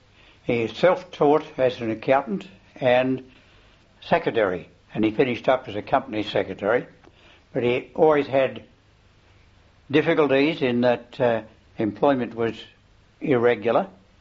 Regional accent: Victoria Park, Western Australia, Australia; also born or lived in Mount Hawthorn / Inglewood; I was born in Victoria Park, and I have memories of houses, presumably we were renting, in Victoria Park and in Mount Hawthorn briefly, and Inglewood, where we bought. And we're still there

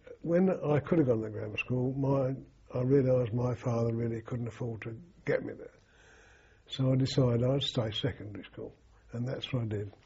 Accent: Godstone, South East England, United Kingdom; born there; also born or lived in Sevenoaks; I was born at Godstone in Surrey, 26th of November 1919.

